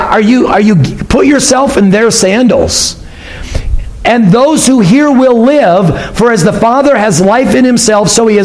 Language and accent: English; Connellsville, Pennsylvania, United States; born there; I was born in Connellsville, Pennsylvania.